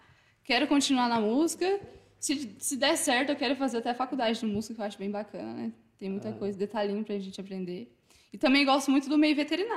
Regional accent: Assis, São Paulo, Brazil; Então, eu sou daqui de Assis, né? Nasci em Cajamodo, mas assim que nasci já vim morar pra cá.

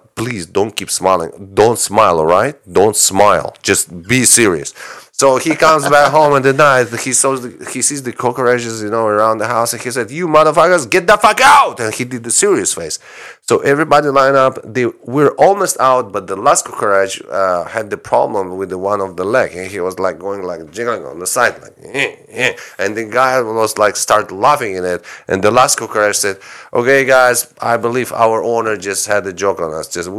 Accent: Russia; I'm originally from Russia. In Russia, we don't have we do have wooden houses, but they're more like private and in suburban areas.

